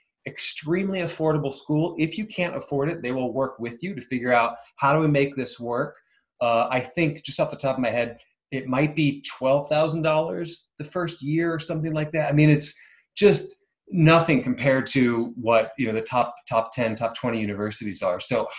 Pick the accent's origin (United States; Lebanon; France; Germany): Germany; English is a second language; also born or lived in Korea / Japan / London, United Kingdom; I grew up in Europe. So Germany, Korea... Well, Korea's not Europe, obviously, but started in Germany. And then Korea, Japan, all over.